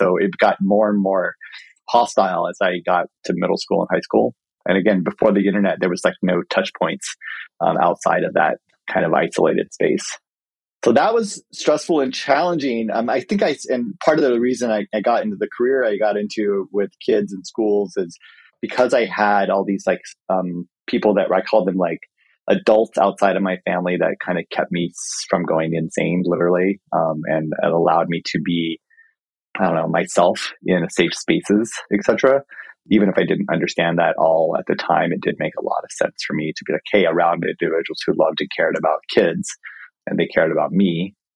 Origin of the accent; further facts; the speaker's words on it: Colorado Springs, Colorado, United States; I grew up in Colorado Springs. And if anybody knows anything about Colorado Springs, it was beautiful.